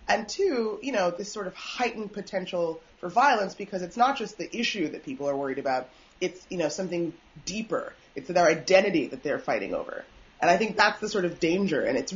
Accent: Nigeria; And as a Nigerian, okay.

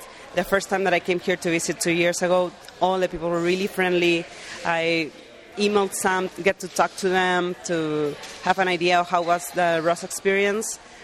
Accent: Lima, Peru; I'm from Lima in Peru, and it's basically the same weather. It doesn't change too much along the year.

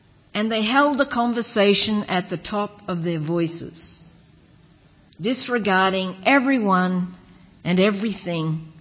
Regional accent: Australia; She's Jewish, I'm Christian. She's English, I'm from Australia.

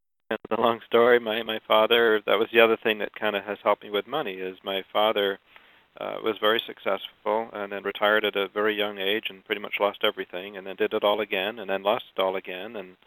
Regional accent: England, United Kingdom; born there; also born or lived in France / Spain / Canada; I was born in England, and I went to school in England, France, Spain, and Canada, and I went to 24 schools in 12 years.

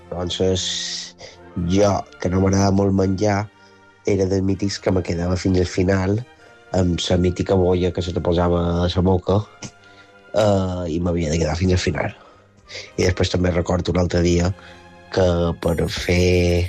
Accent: Palma, Balearic Islands, Spain; soc de Palma

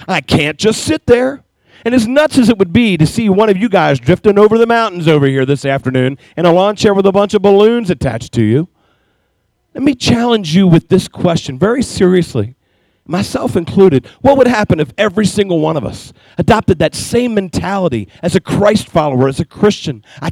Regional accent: Maryland, United States; born there; And the minute I was born, I was placed immediately into an orphanage in Western Maryland.

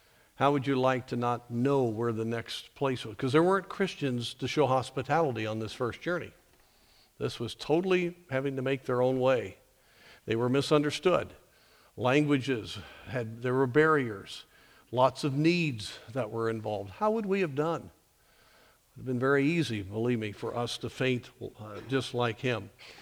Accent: United States; I understand I am an American.

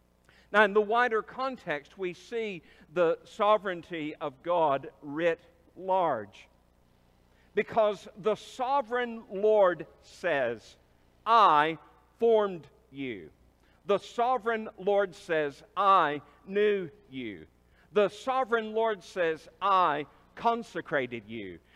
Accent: United States; born there; I was born in the United States.

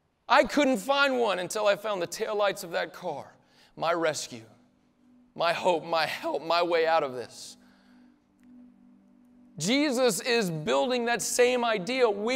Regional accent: the South, United States; I grew up in the South. My parents are Christian.

